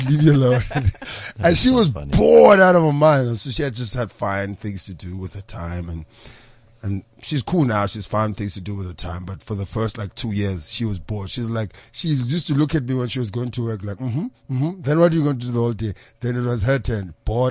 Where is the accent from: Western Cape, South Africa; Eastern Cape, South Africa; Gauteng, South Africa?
Western Cape, South Africa; Cape Town; I grew up in Cape Town.